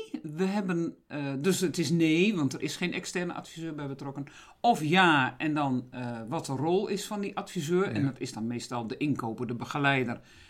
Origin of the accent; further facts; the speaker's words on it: Groningen, Netherlands; daar ben ik misschien te nuchter voor als Groningse.